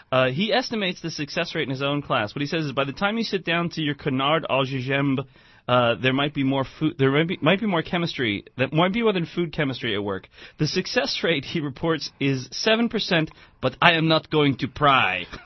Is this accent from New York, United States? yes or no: no; New Jersey, United States; which, while oddly, it's increasing in Ireland, where I come from, or where my family come from. I come from New Jersey.